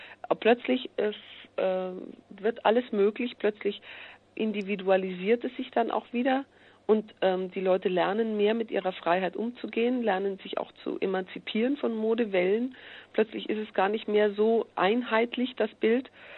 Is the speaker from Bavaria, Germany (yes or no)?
yes; Munich, Bavaria, Germany; Und ich bin auch nicht wirklich im Bayerischen Wald aufgewachsen, sondern Gott sei Dank in München.